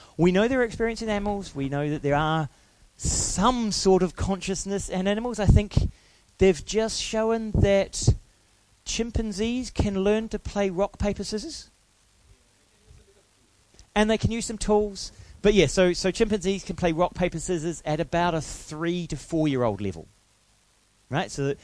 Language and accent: English; New Zealand; So as a New Zealander, we have given away our vowels for some reason.